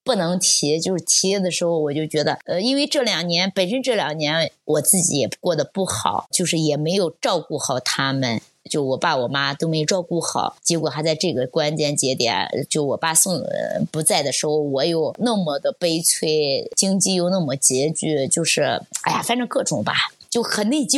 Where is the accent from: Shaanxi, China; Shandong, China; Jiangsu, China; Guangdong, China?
Shaanxi, China; Hancheng; 因为我老家是韩城的嘛，就是司马迁的故乡。